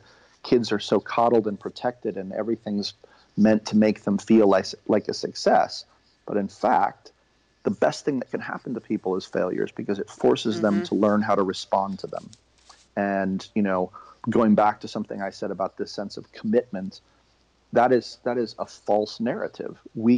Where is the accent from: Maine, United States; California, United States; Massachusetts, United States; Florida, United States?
California, United States; Berkeley; And I grew up in the Bay Area in the Berkeley Hills on 3.5 acres with no neighbors.